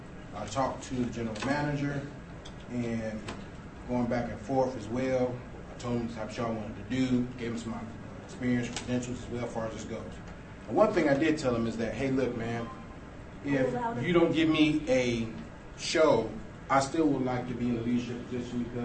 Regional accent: Cleveland, Ohio, United States; now in Houston, United States; I'm from Cleveland, Ohio, and I just recently moved to Houston.

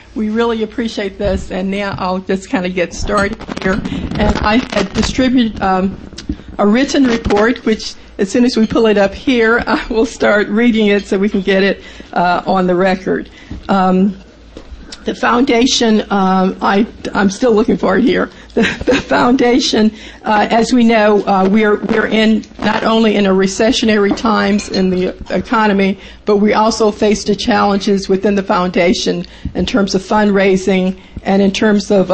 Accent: Texas, United States; now in Philadelphia, United States; I'm originally from Texas.

